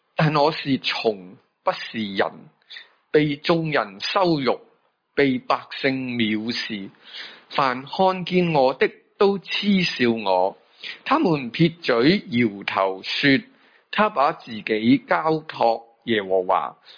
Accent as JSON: {"language": "Cantonese", "country": "Hong Kong", "said": "我哋香港人喺呢个时间呢都会觉得呢个世界好多嘅阴霾"}